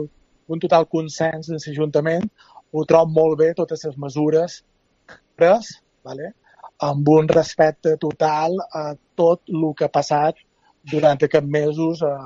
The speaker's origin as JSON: {"language": "Catalan", "town": "Ciutadella", "region": "Balearic Islands", "country": "Spain", "also_born_or_lived": "Colombia", "moved": "yes", "lives_now": "Cancún, Mexico", "said": "Jo fa 25 anys que som fora de Ciutadella, però ben cada any, dues o tres vegades. Vale? He estat visquent uns anys a Colòmbia i ara fa 20 anys que som aquí a Mèxic. Som a Cancún"}